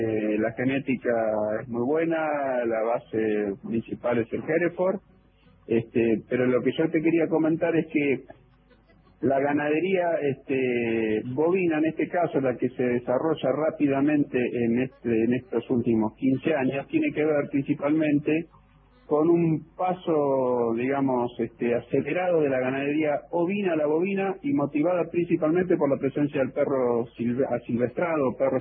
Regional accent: Punta Alta, Buenos Aires Province, Argentina; born there; also born or lived in Patagonia; yo soy nacido en Punta Alta, cerquita de Bahía Blanca, provincia de Buenos Aires, y bueno, luego de andar por Patagonia en función de la profesión de mi padre

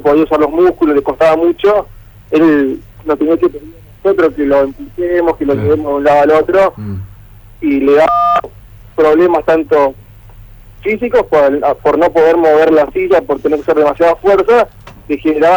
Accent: Feliciano, Entre Ríos, Argentina; Y nosotros con mi hermano somos de Feliciano.

